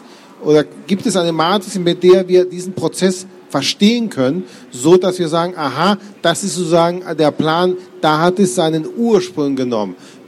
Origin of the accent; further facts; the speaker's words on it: Chile; ich bin selber in Südamerika aufgewachsen und zwar in Chile. So, das ist in den 60er Jahren, das heißt, alles kommt dort etwas später